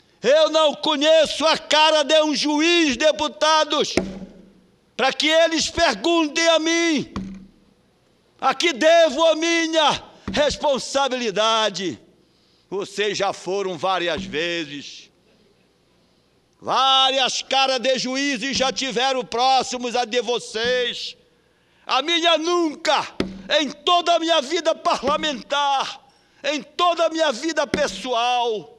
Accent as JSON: {"language": "Portuguese", "region": "Pará", "country": "Brazil", "tie": "born or raised there", "said": "Nasci na ilha do Marajó. Sou paraense nato."}